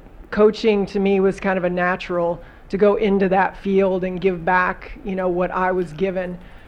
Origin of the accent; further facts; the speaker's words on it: Ellettsville, Indiana, United States; This is where I grew up, so it's really special to me.